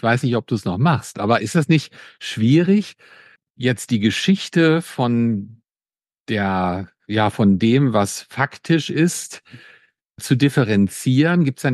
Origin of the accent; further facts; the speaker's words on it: Germany; ich bin relativ abseits hier auf dem Land groß geworden in Deutschland